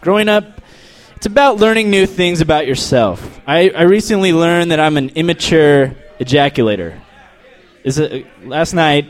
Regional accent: El Paso, Texas, United States; now in Washington, United States; I'm from El Paso, Texas.

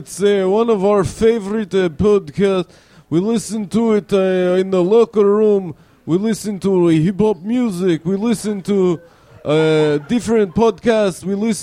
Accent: Moldova; now in United States; I'm from Moldova, which is a former USSR. When I was born, it was USSR.

